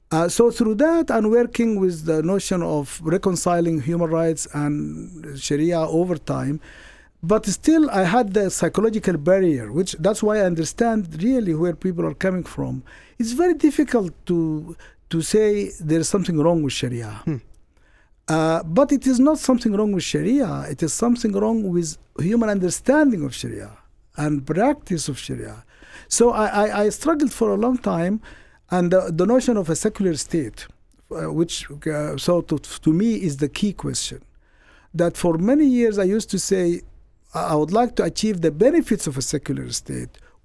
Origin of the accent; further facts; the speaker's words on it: Sudan; moved away as an adult; As a Muslim growing up in Sudan, where I lived the first 40 years of my life